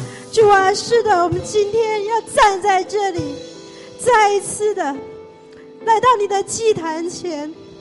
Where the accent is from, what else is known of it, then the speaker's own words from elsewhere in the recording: Taiwan; now in Canada; 我们的台湾人，在我们加拿大的台湾人，我代表加拿大的台湾人